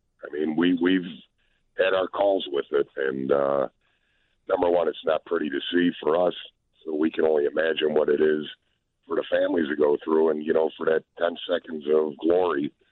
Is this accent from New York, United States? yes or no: no; Buffalo Grove, Illinois, United States; When I was a kid growing up in Buffalo Grove, we had this place called Emmerich Park.